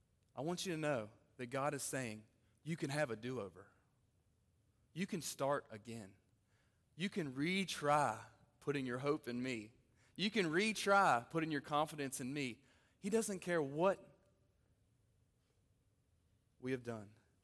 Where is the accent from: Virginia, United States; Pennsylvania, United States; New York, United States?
Virginia, United States; Elkton; Elkton, Virginia. Elkton, any Elkton peeps in the house? Yeah, a few of you. I grew up in Elkton